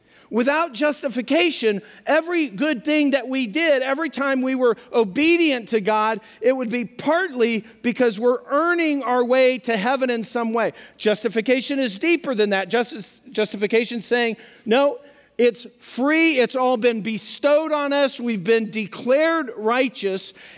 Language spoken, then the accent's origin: English; Pueblo, Colorado, United States; Pueblo, Colorado, home of the heroes. 4 Medal of Honor winners from one town. Nowhere else in America. My hometown.